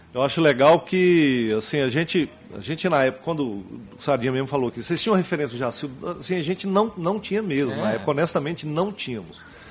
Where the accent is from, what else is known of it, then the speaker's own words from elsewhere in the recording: Guiratinga, Mato Grosso, Brazil; born there; also born or lived in Goiânia; nasci em Guiratinga, começo a ouvir a rádio, ouvia brega, MPB, ouvia samba, de tudo.